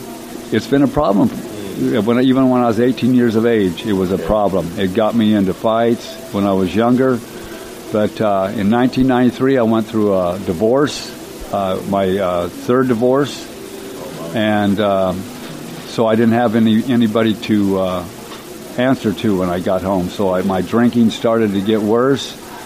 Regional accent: Lindsay, California, United States; I'm from Lindsay, California, down in Tulare, California.

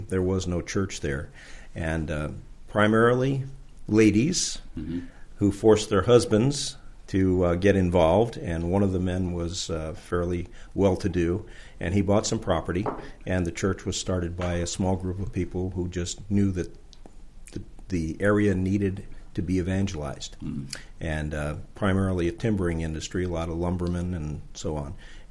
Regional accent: Hillsdale, New York, United States; also born or lived in Great Barrington, Massachusetts / Norwich, New York; I was born in Great Barrington, Massachusetts, and I grew up in upstate New York in a little town called Hillsdale, and then I graduated high school in a town called Norwich, New York.

